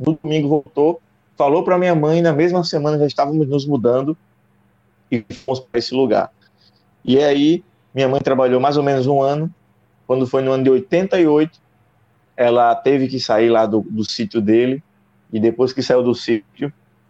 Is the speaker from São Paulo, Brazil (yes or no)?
no; Natal, Rio Grande do Norte, Brazil; born there; eu só nasci em Macaíba, em Natal, né? Natal, que é a capital do Rio Grande do Norte, eu nasci. Inclusive, hoje eu moro bem perto da maternidade em que eu nasci, né?